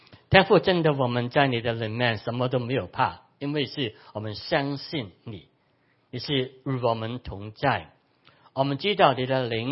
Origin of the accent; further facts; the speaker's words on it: Hong Kong; Chinese is a second language; also born or lived in Canada; now in Taiwan; 我现在还是学习讲这一个国语啊，就是我是在香港出生，香港长大，那么后来就是移民去加拿大，那么就是没有好好的去学我们的中文这一个国语。那么现在来到台湾之后